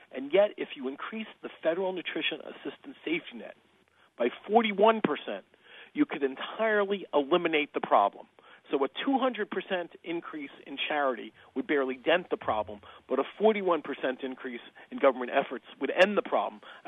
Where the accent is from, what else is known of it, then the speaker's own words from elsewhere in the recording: New York, United States; I grew up in Rockland County, New York, about 20 miles north of New York City, which was a leasy middle-class suburb when I was growing up. I'm 44 now.